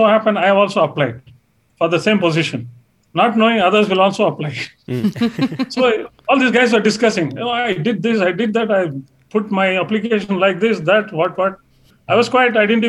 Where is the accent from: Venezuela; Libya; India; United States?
India; Chennai, Tamil Nadu; also born or lived in Madurai; I was born in Madurai. In Tamil Nadu. That was in 1961. After that, I grew up in now what we call Chennai. It used to be called Madras before.